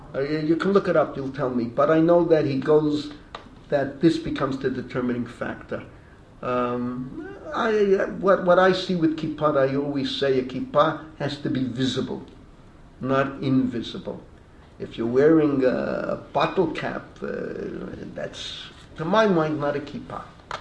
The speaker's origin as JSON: {"language": "English", "town": "Bronx", "region": "New York", "country": "United States", "tie": "born or raised there", "said": "A Yankee. I grew up in the Bronx. You can't take it out of the person. I'm proud. I'm not ashamed. I grew up in the Bronx, for better, for worse. That's where I come from."}